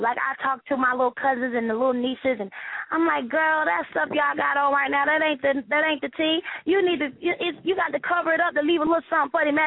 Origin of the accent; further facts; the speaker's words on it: High Point, North Carolina, United States; and growing up in High Point, North Carolina, we don't get many shows to come through